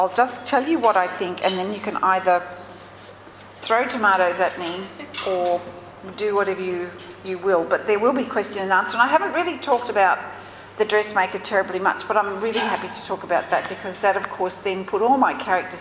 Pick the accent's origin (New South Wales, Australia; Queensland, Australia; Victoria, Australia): New South Wales, Australia; Jerilderie; I do come from Dooraldri. I was born and raised in Dooraldri, or Dooraldri, if you live in Dooraldri, you can say it like that.